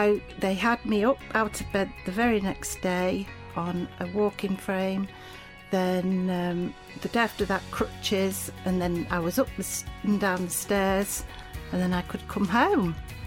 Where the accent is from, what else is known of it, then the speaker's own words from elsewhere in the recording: Knaresborough, Yorkshire and the Humber, United Kingdom; I'm from Knaresborough. I'm retired now.